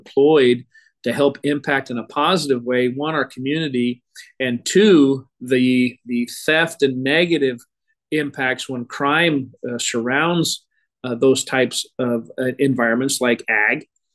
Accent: Visalia, California, United States; I grew up in the Central Valley. I have family in Bakersfield. We're there all the time.

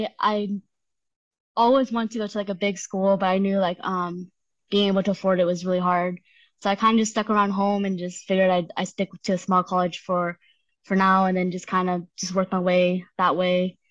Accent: United States; born there; I was born in the States as well.

